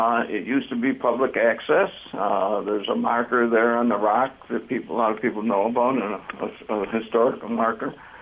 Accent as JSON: {"language": "English", "town": "Williamson", "region": "New York", "country": "United States", "tie": "born or raised there", "said": "Well, I grew up in Williamson, and as a young child, our family used to go to the little cove in Pulteneyville at the mouth of Salmon Creek."}